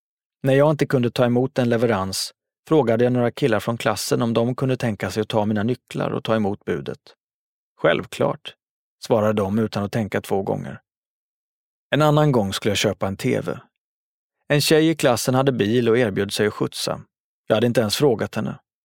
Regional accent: Jordbro, Stockholm County, Sweden; Hade man skämtat så på gatan där jag växte upp hade det tolkats som en kränkning. Hade någon sagt sådana saker till mig i Jordbro hade jag varit tvungen att göra något.

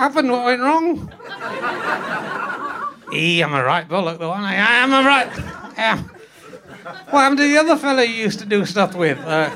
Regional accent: Yorkshire and the Humber, United Kingdom; born there; accent: Yorkshire; And I were born in Yorkshire and I retained my accent unlike you. I stayed loyal.

